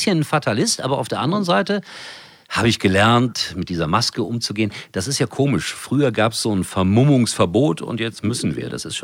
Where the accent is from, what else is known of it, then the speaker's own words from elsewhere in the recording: Germany; Dafür sind wir Deutsche.